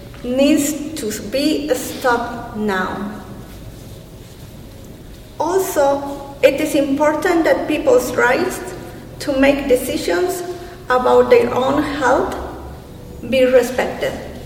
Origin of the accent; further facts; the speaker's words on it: Guatemala; I am from Guatemala.